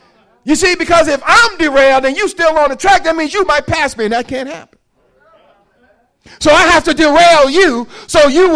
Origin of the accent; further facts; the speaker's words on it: New Jersey, United States; You know, growing up in Jersey, I ain't know nothing about no central air.